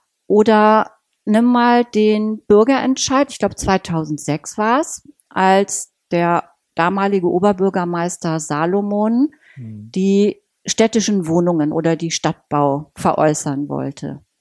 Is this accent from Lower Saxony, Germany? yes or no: yes; Hanover, Lower Saxony, Germany; Ich bin in Hannover geboren und aufgewachsen.